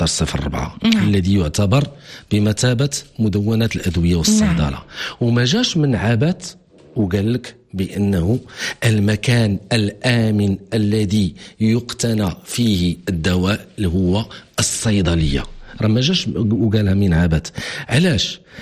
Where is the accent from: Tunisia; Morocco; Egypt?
Morocco; اليوم راه الظاهرة متفشية عندنا في المغرب مع كامل الأسف